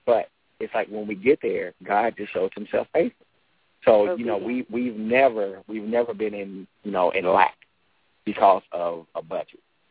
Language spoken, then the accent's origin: English; Winchester, Kentucky, United States; technically kicks off June the 8th in Winchester, Kentucky, which is I'm very excited about because it's my hometown.